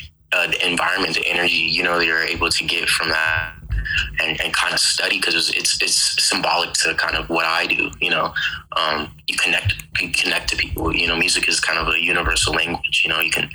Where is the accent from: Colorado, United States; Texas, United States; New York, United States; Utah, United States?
Utah, United States; Salt Lake City; also born or lived in Las Vegas, Nevada; I'm a Salt Lake City. I'm from Utah. I'm born here, predominantly raised here. I was back and forth from, Las Vegas, Nevada, but mostly here, you know?